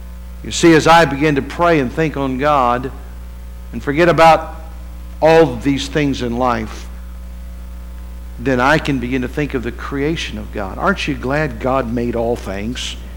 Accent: West Virginia, United States; You know, I grew up in West Virginia. You know, mountain is just normal for me.

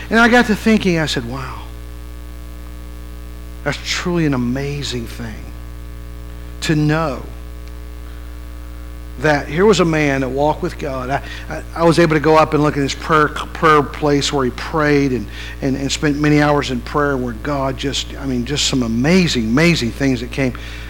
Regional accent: California, United States; "I'm doing great. Where are you from?" "I'm from California."

